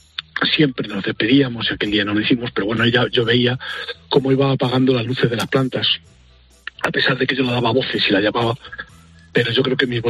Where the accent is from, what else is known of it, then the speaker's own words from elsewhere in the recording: Ávila, Castile and León, Spain; yo soy de Ávila, entonces los aurenses tenemos una doctora de la iglesia, que es Santa Teresa de Jesús